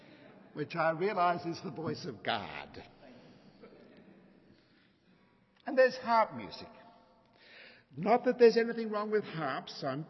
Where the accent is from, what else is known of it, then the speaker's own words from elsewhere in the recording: Australia; it stems from my growing up in Australia with black and white TV as a boy